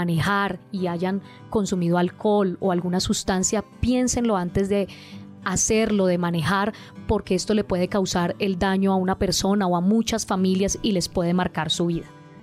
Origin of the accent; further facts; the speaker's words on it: Colombia; Mi invitación, como una colombiana más, es a que conozcamos